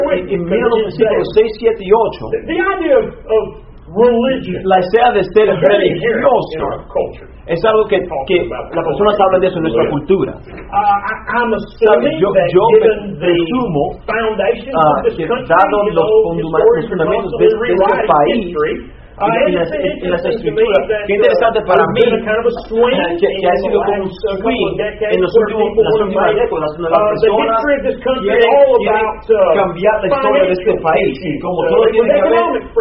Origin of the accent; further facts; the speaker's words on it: United States; para nosotros que hemos nacido criados y nacido en los Estados Unidos.